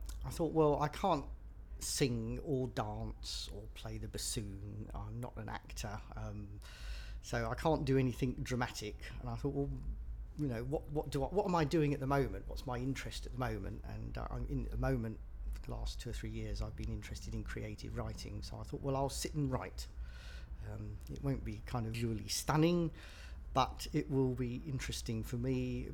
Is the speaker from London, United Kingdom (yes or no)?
yes; London, United Kingdom; now in Suffolk, United Kingdom; I was born on the 21st of April in 1952. And I was originally from London, was born in London, but I've since moved to Suffolk, which is where I came from today.